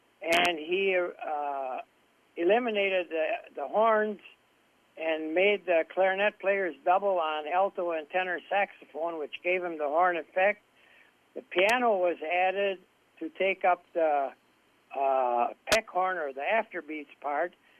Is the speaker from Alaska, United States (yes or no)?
no; Berlin, Wisconsin, United States; born there; Well, I was born about 17 miles north of here in the town of Berlin.